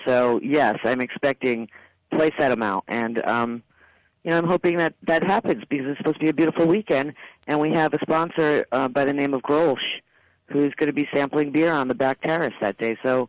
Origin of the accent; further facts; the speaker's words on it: Connecticut, United States; Basically, I grew up in Connecticut, and my uncle had a bike shop, and I spent a lot of time in it.